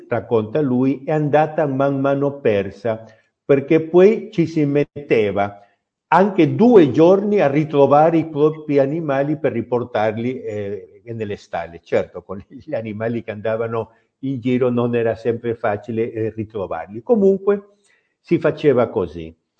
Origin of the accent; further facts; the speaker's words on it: Peru; Italian is a second language; moved away; voi sapete che io sono peruviano